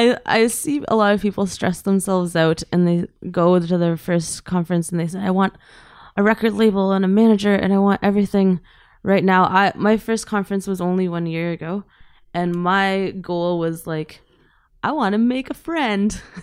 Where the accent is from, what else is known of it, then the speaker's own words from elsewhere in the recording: Glasgow, Scotland, United Kingdom; born there; My brother was born in Baghdad. I was born in Glasgow and my youngest brother was born in Peterborough. And I find that Iraqi people are often very private